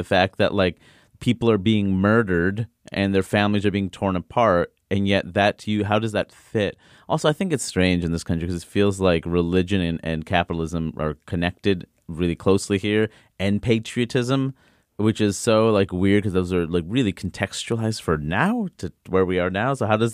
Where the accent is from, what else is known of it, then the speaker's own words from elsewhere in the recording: Queens, New York, United States; I remember being 14 and even though I grew up in Queens being sheltered